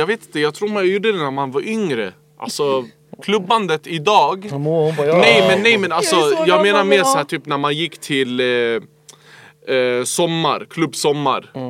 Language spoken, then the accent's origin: Swedish; Tensta, Stockholm County, Sweden; för jag är från Tensta.